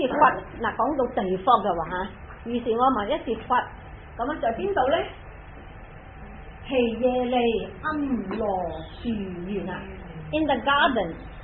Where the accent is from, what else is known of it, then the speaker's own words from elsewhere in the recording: China; 好似我哋中國人都係噶，總之咁嘅事發生